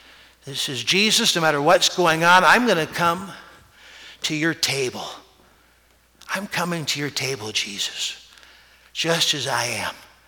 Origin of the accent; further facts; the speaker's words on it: Canada; I know we're Canadian.